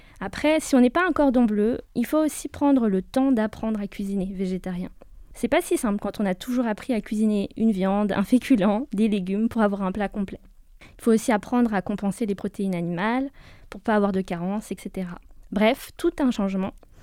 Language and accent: French; Madagascar; en tant que malgache, un repas sans viande et sans riz, c'est pas un repas.